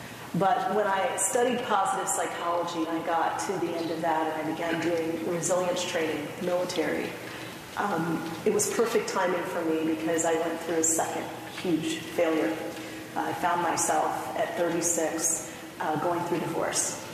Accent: Denver, Colorado, United States; now in Atlanta, United States; We messaged each other and realized that although we grew up in Denver, Colorado, we were both living in Atlanta.

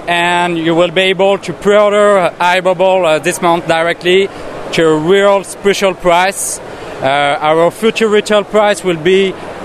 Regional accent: France; English is a second language; We are from France.

